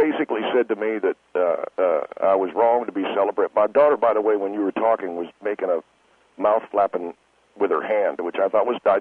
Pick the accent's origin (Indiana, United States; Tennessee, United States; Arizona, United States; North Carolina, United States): Tennessee, United States; because I was raised in Tennessee